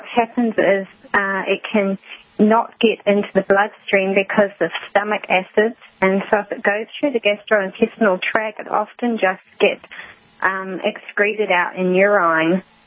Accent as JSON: {"language": "English", "country": "New Zealand", "said": "I'm from New Zealand originally"}